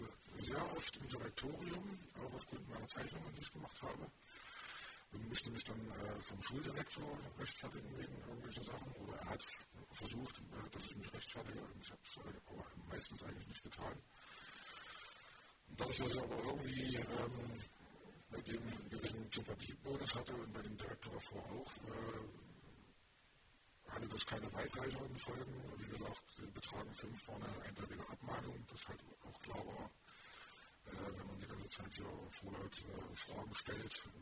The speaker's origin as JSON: {"language": "German", "country": "Germany", "tie": "born or raised there", "said": "Und damit seid ihr aufgewachsen und im Alter war es in der DDR mit mir als Stift."}